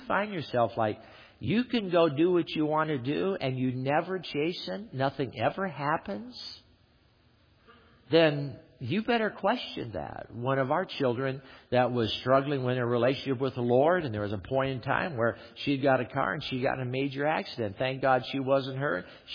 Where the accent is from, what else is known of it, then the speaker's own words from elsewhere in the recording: California, United States; And I thought this guy was mad, because I'm from California and you don't yell at people.